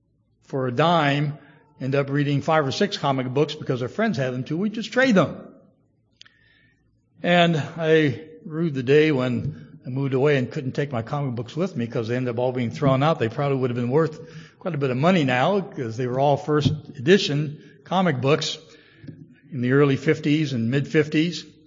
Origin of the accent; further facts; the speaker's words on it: Ohio, United States; When I was growing up in Ohio as a young boy back in the 1950s